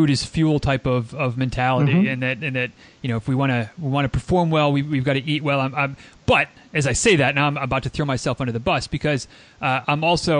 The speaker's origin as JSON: {"language": "English", "region": "Michigan", "country": "United States", "tie": "born or raised there", "said": "And now being in Central Florida, which it still sounds backwards to me because I grew up in Michigan, so obviously quite different climate zones."}